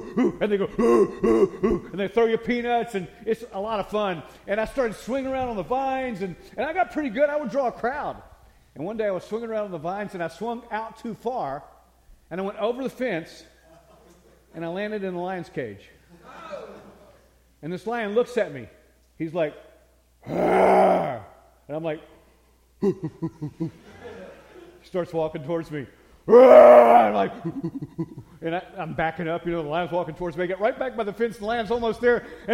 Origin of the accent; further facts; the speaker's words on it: Chattanooga, Tennessee, United States; also born or lived in Bristol / North Carolina / Delaware; I was born in Bristol, Tennessee. My dad was starting a church there. We lived in North Carolina, Delaware, and Chattanooga, where he pastored other churches. We ended up in Chattanooga